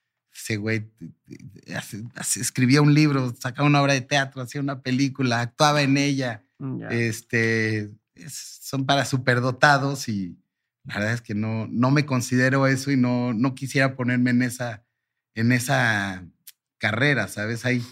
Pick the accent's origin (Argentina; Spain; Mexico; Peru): Mexico; mi mamá nació en Turquía. Yo soy primera generación mexicano para fines prácticos.